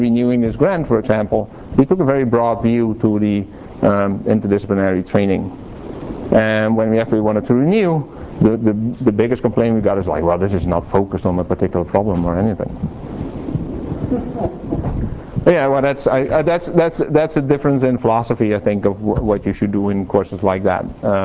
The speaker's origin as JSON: {"language": "English", "country": "Netherlands", "tie": "born or raised there", "said": "but then I grew up in the Dutch system"}